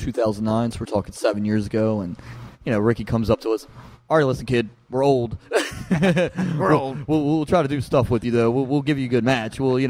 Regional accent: Baltimore, Maryland, United States; Here in Baltimore.

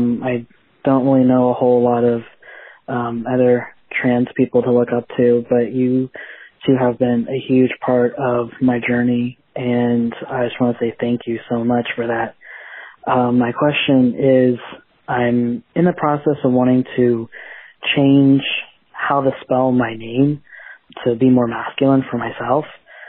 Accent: Jupiter, Florida, United States; I'm from Jupiter, Florida.

